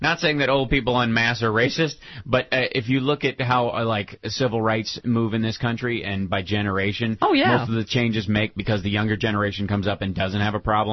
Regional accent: the South, United States; Of course they do, because anybody who lives anywhere near the South or I grew up in the South, knows that the South runs on a veneer.

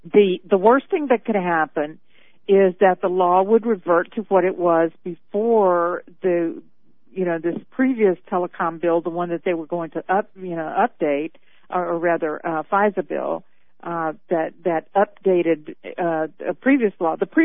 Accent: Louisiana, United States; now in Chicago, United States; I mean, I came from Louisiana, which is like another universe, you know.

